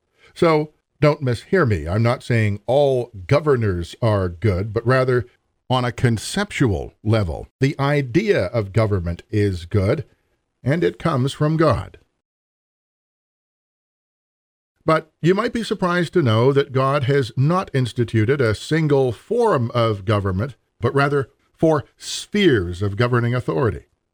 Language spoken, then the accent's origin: English; Canada; I should mention, as a Canadian pastor, I'll be speaking extensively about my context and from my context